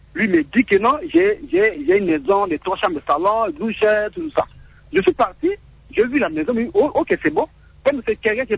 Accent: Mbandaka, Équateur, DR Congo; Et surtout nous, à l'Équateur, à Mbandaka.

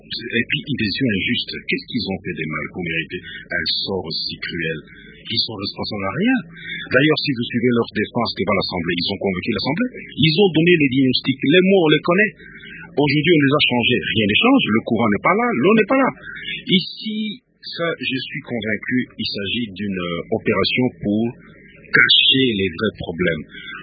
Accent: DR Congo; je suis congolais

